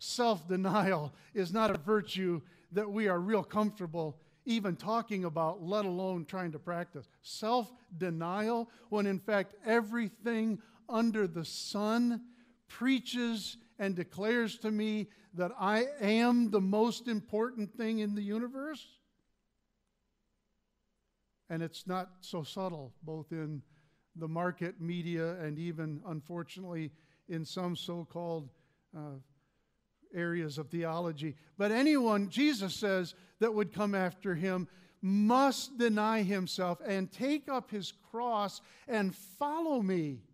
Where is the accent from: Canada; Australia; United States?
United States; Lewisburg, Pennsylvania; or Lewisburg, Pennsylvania, my hometown